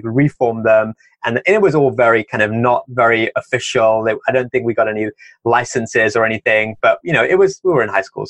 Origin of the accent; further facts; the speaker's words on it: London, United Kingdom; I grew up in a variety of places, but mostly I grew up in the UK, in London.